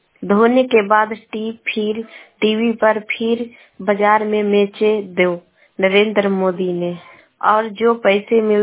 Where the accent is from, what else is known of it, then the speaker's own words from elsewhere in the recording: Patna, Bihar, India; मैं पटना जिला के रहने वाली हूँ।